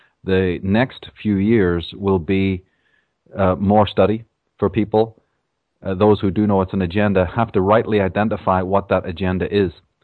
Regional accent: Ireland; I'm from Ireland, and I've written on Atlantis, the origins of evil, and astrotheology

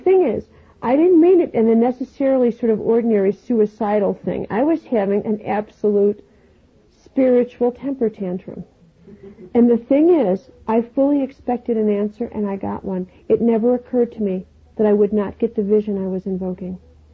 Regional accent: Chicago, Illinois, United States; I was in Chicago, my hometown

